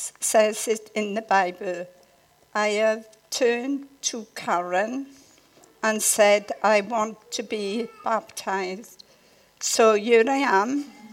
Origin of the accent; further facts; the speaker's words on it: Merthyr, Wales, United Kingdom; born there; also born or lived in Aden / Singapore; now in Pencoed, United Kingdom; I was born in Merthyr in 1934, and I live in Pencoed.